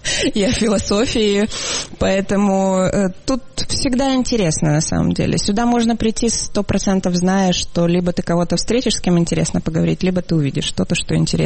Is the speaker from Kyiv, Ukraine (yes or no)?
yes; Kyiv, Ukraine; Я приехала сюда из Киева